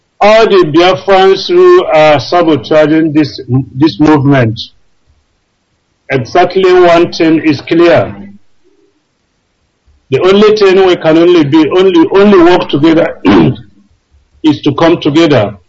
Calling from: Heidelberg, Baden-Württemberg, Germany; I'm calling from Heidelberg, Germany.

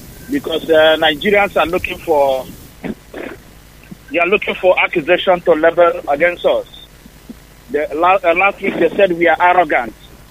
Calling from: Scotland, United Kingdom; I'm calling from Scotland, United Kingdom.

